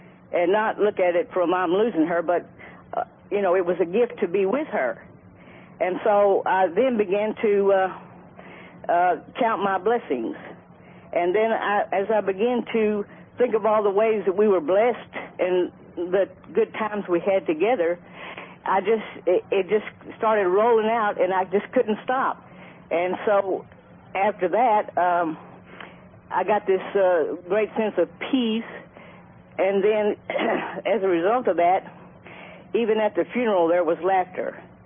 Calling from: Texas, United States; I'm calling in from Texas

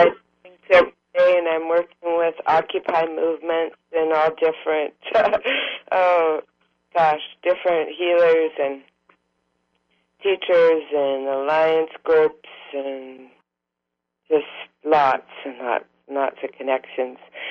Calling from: Oregon, United States

